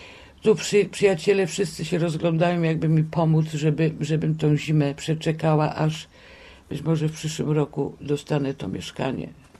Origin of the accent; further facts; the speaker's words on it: Poznań, Greater Poland Voivodeship, Poland; born there; Urodzona jestem w Poznaniu od 1947 roku.